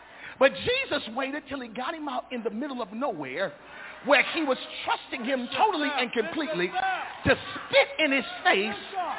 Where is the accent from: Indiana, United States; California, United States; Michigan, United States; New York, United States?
Michigan, United States; Grand Rapids; I'm from Grand Rapids.